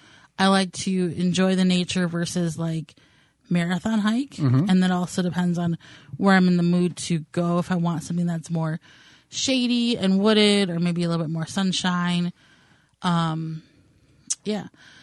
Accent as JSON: {"language": "English", "town": "West Allis", "region": "Wisconsin", "country": "United States", "tie": "born or raised there", "said": "I'm from southwest Milwaukee."}